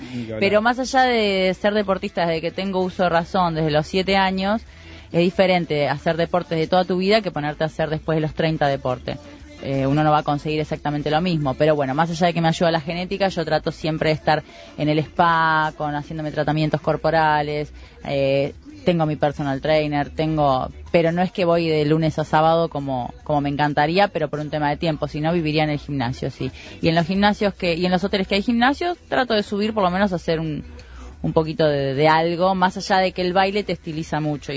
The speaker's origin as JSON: {"language": "Spanish", "town": "Sayago", "region": "Montevideo", "country": "Uruguay", "tie": "born there", "said": "Pues yo nací en Sayago."}